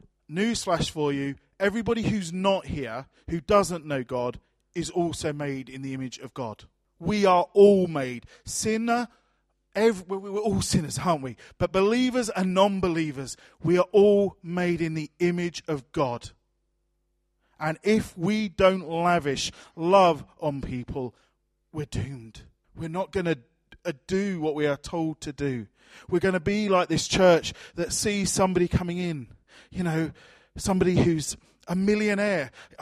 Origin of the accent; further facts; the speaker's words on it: Sidcup, London, United Kingdom; born there; I was born in Sidcup in Kent. I bet none of you could point to it on a map.